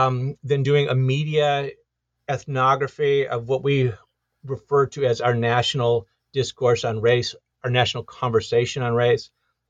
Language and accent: English; Detroit, Michigan, United States; I grew up in Detroit, Michigan, and I, that was in the 1970s, a very disruptive time. We had the kind of economic collapse. And also as a white kid in a predominantly African-American city